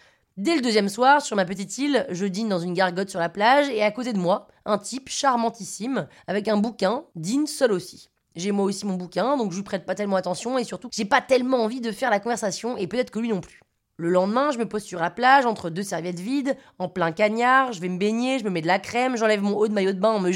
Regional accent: Paris, Île-de-France, France; « Oui, ah bah comment tu sais que je suis française ?»

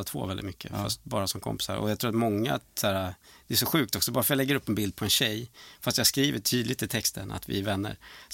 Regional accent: Sweden; jag är enda svensk i gänget

